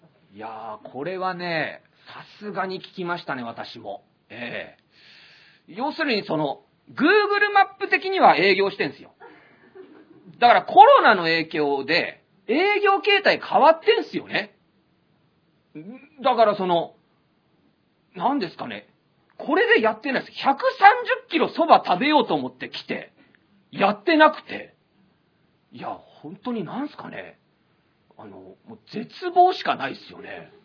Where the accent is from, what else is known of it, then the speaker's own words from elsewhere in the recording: Wako, Saitama, Japan; あ、埼玉から来ました、埼玉、ああ、遠いとこから来たね、埼玉どこ、あ、私和光市です。